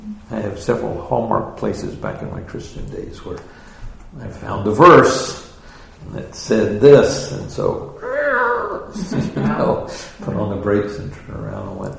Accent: United States; I'm an American. I speak English.

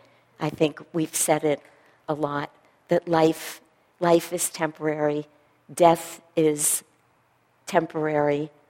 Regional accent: East Coast, United States; moved away as an adult; I was born and raised on the East Coast, and I've always loved California. From the minute I crossed the state line in my 20s, I've just felt like I was home.

